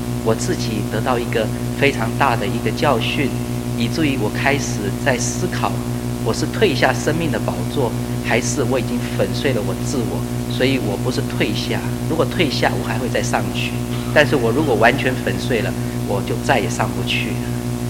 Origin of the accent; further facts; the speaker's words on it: Singapore; also born or lived in Taiwan / United States; 我是一个在台湾出生，在新加坡长大，在美国受教育，完全跟中国没有关系的人